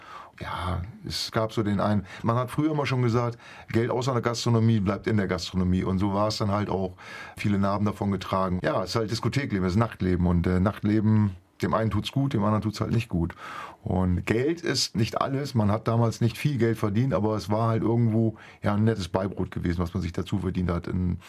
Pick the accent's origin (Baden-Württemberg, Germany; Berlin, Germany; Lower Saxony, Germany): Lower Saxony, Germany; Bassen; also born or lived in Oyten; Ich komme aus Euthen tatsächlich. Ich bin geborener Bassener Swatthagen, bin dann durch eine Beziehung nach Euthen gezogen und von Euthen jetzt wieder nach Bassen zurück. Da lebe ich seit eigentlich meiner Geburt, seit 1968 bin ich in Bassen ansässig, beziehungsweise in der Gemeinde Euthen.